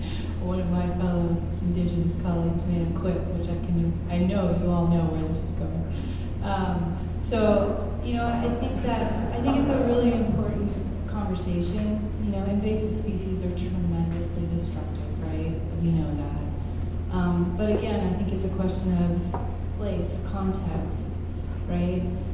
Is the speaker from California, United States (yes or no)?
yes; California, United States; I grew up in California. We have so many invasive species problems in California.